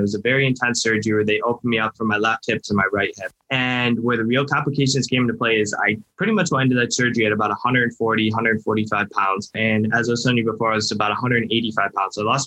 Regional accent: Cleveland, Ohio, United States; So I'm 29 years old now. I'm from Cleveland, Ohio.

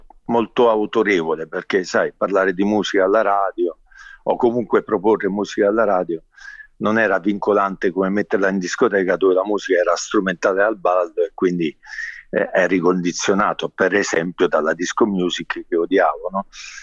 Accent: Gaeta, Lazio, Italy; io sono della provincia di Latina, esattamente di Gaeta

